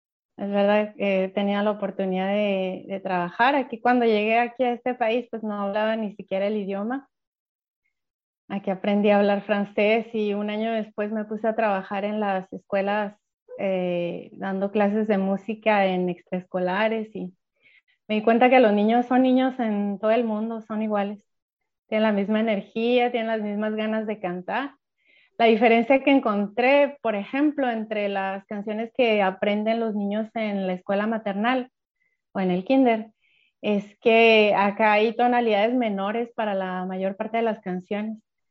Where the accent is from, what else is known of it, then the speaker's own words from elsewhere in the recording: Chihuahua, Mexico; Soy originaria de Chihuahua, Chihuahua. Vengo de una familia de músicos